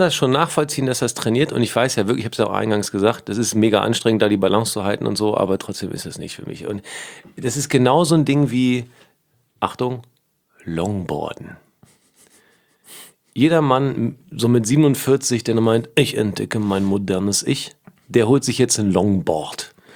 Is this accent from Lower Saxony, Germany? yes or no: yes; Lower Saxony, Germany; ich komme jetzt aus der Mitte von Niedersachsen